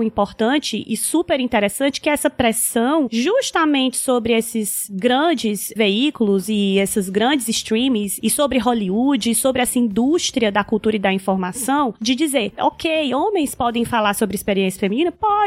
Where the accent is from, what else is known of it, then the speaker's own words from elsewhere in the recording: Northeast Region, Brazil; Eu sou mulher, eu sou branca, eu sou nordestina, eu venho da classe trabalhadora